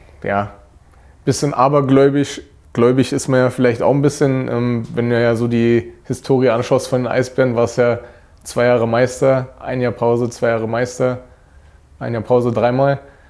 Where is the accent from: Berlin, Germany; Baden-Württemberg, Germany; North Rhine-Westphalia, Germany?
Berlin, Germany; Ja, und das ist meine Heimat. Ist halt schön.